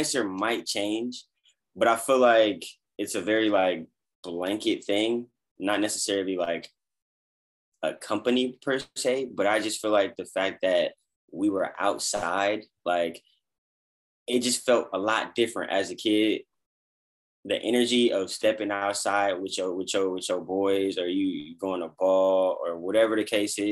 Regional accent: Los Angeles, California, United States; Bro, I grew up in LA, bro. I grew up in Cali.

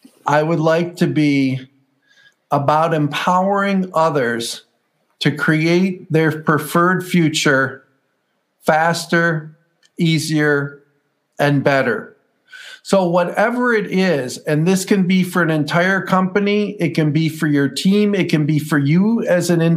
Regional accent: Toledo, Ohio, United States; I came back to my hometown where I live now in Toledo, Ohio.

